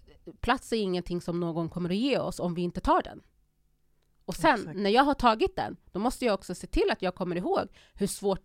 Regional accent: Sweden; Så för mig är Sverige mer eller mindre det enda jag har känt till. Mm. Även om jag inte 100% ser mig som svensk. Eller jo, så här. Jag är svensk, men jag är också gambian.

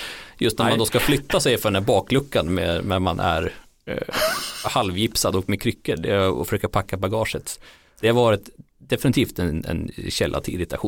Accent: Jämtland County, Sweden; Jag kommer från Jämtland, så vi åker upp till fjällen ofta.

